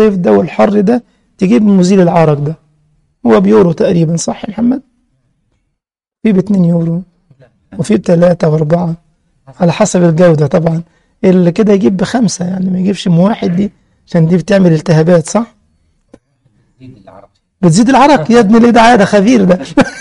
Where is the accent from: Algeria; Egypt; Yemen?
Egypt; الكراط ده عندنا في مصر، ما عرفش بقى في سوريا ولا في المغرب والجزائر وتونس